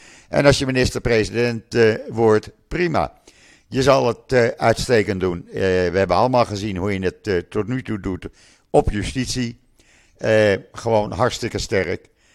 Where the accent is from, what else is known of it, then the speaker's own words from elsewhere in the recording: Netherlands; now in Israel; Ik heb toch mijn Nederlandse paspoort hier in Israël. Ik stem in Israël ook, maar ik vind als Nederlander, dan mag ik ook geen klachten hebben achteraf natuurlijk.